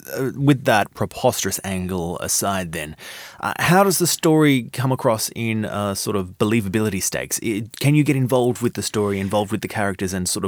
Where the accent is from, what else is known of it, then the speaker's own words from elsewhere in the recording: Australia; Well, as an Australian who is often mistaken for someone who is British by American people